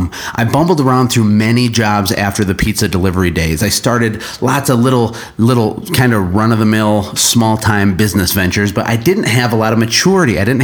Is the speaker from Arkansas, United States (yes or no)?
no; Michigan, United States; I'm from Michigan in the United States, born and raised.